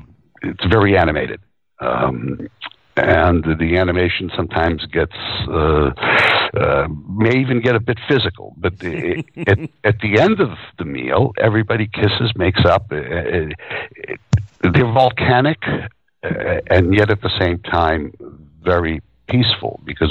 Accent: Boston, Massachusetts, United States; And Italian living room, and even growing up in Boston, in the Italian sections, the living room was something covered in plastic

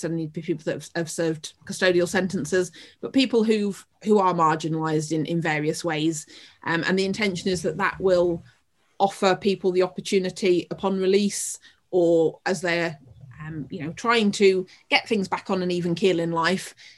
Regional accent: Northern England, United Kingdom; accent: Northern; I can be their mouthpiece in my Northern accent, if that's all right.

